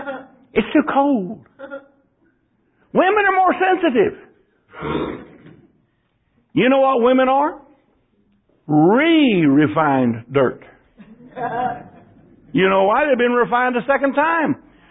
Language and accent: English; Dayton, Ohio, United States; When I was growing up in Dayton, I had a yellow leather motorcycle jacket.